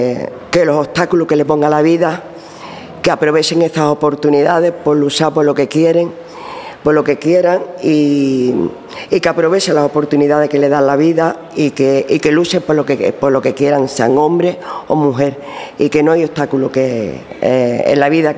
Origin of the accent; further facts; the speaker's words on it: Barbate, Andalusia, Spain; tengo 56 años, soy de Barbate.